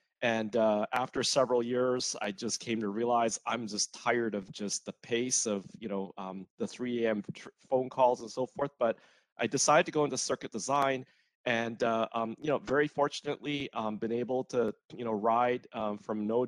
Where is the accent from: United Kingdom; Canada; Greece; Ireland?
Canada; Vancouver, British Columbia; also born or lived in Malaysia / Singapore; now in United States; I was born in Malaysia. I'm ethnically Chinese. I grew up in Vancouver, Canada. But then after doing my undergrad, I moved to the US, had a couple of years, short stint living in Singapore.